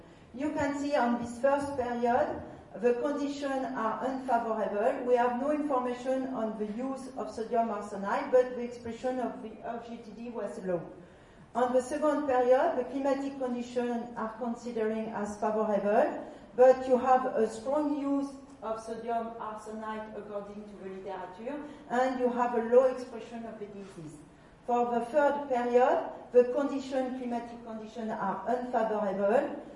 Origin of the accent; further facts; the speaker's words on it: Grand Est, France; English is a second language; because I come from Champagne area.